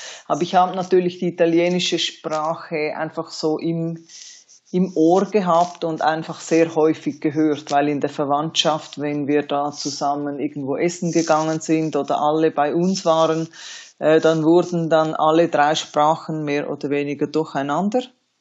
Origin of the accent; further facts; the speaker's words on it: Zurich, Switzerland; Ich bin ja in Zürich aufgewachsen oder zur Welt gekommen